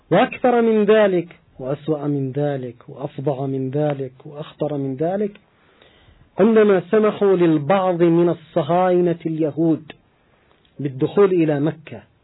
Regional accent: Yemen

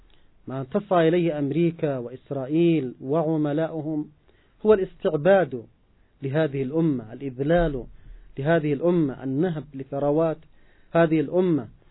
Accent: Yemen; نحن كشعب يمني

